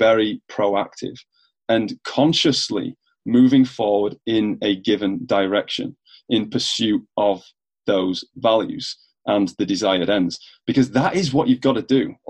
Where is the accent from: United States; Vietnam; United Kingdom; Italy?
United Kingdom; England; Yeah, I have to say that although I'm being an Englishman, I'm not an American football fan per se.